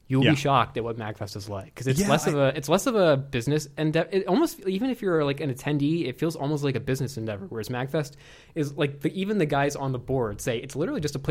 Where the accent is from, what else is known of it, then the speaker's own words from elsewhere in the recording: Baltimore, Maryland, United States; now in Atlanta, United States; I'm from Baltimore, so.